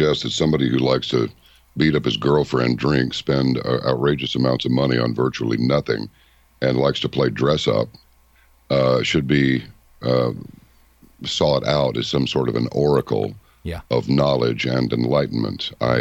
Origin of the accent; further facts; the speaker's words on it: Texas, United States; Because I was from Texas and George W. Bush was president, and that put me on a blacklist right there.